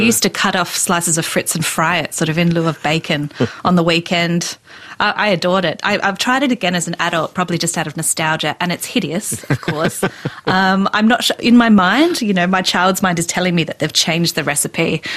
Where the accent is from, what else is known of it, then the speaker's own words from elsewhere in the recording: Aldgate, South Australia, Australia; also born or lived in Upper Sturt / Heathfield; spent some time living in Upper Sturt when I was very little, but most of my memories from childhood are growing up around Aldgate and Heathfield, where I also went to school.